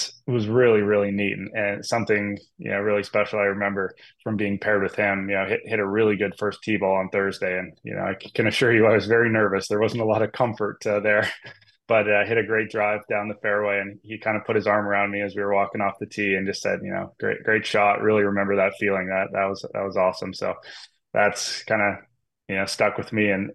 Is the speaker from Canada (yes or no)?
yes; Listowel, Ontario, Canada; I hopped in the car from my hometown of Listowel, Ontario, with my dad actually